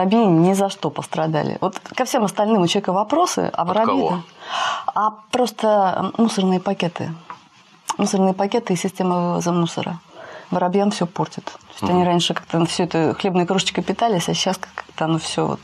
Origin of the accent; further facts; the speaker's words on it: Novosibirsk, Novosibirsk Oblast, Russia; moved away; Я вообще изначально из Новосибирска, поэтому я периодически туда возвращаюсь